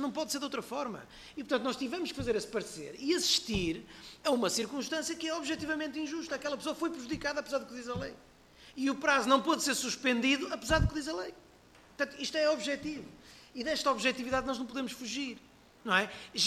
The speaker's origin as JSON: {"language": "Portuguese", "region": "Braga", "country": "Portugal", "said": "o PSD apresenta 19 deputados candidatos no distrito de Braga, que é aquele de onde eu sou oriundo."}